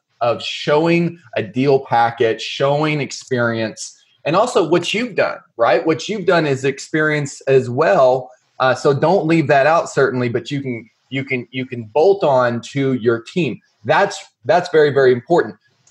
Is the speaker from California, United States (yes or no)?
no; Oklahoma, United States; In Oklahoma, I grew up in Oklahoma. And so I know this place, you know, like the back of my hand.